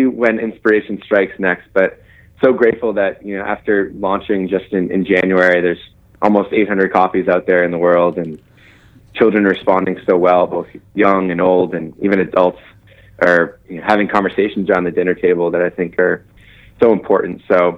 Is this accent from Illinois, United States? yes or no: no; Boston, Massachusetts, United States; now in Pennsylvania, United States; I was born, I grew up in the Boston area. So I've been hardened by many winters and unfazed.